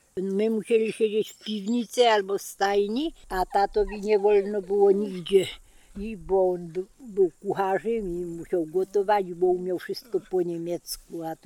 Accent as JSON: {"language": "Polish", "town": "Kłocież", "region": "Silesian Voivodeship", "country": "Poland", "tie": "born there", "said": "Urodziłam się, dajmy na to, w Kłocieżu, ale to potem przepisali na Ślemień, ale urodzona była w Kłocieżu."}